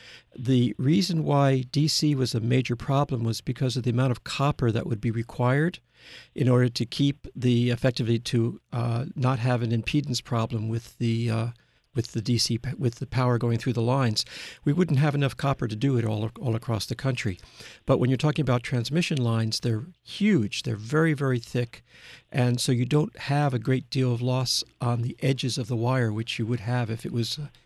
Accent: Canada; because I'm also Canadian

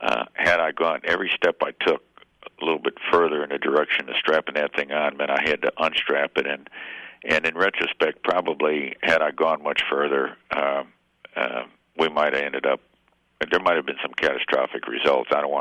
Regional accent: Illinois, United States; I know I grew up in Illinois, so Ohio is not much different.

